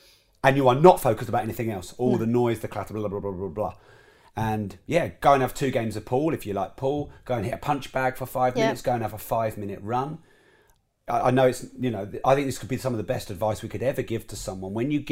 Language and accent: English; Peterborough, East of England, United Kingdom; I was raised in Peterborough.